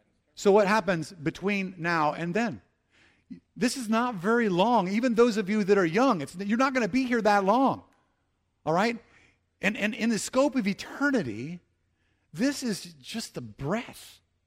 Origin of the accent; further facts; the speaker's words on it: United States; It's hard as an American to put myself into that spot